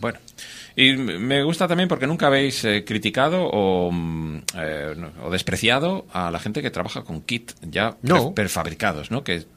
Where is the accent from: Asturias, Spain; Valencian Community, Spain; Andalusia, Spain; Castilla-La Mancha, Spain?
Valencian Community, Spain; Entonces, yo soy valenciano, soy aficionado